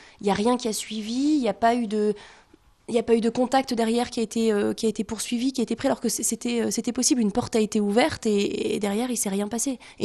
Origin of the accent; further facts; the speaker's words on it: Douai, Hauts-de-France, France; Je suis née à Douai, j'ai grandi à Douai, j'ai 30 ans. Mes parents, ils sont arrivés il y a à peu près 35 ans pour des raisons professionnelles. Et c'est une ville que j'ai jamais vraiment quittée.